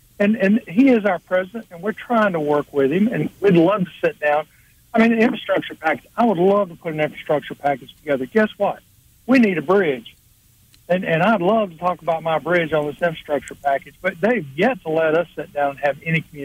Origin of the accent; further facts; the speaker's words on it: United States; especially being an American, because it's in our DNA to want to win, and try to improve and do better.